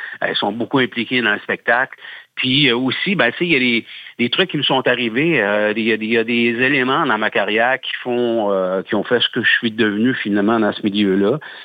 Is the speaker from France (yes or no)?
no; Trois-Rivières, Quebec, Canada; on va avoir vendu 6000 billets en deux soirs chez nous, à Trois-Rivières